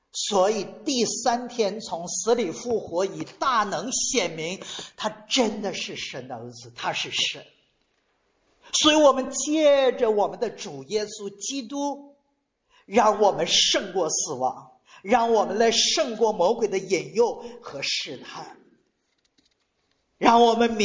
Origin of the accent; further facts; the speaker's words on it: China; 特别我们中国人一提到信仰的时候，它是一个交换的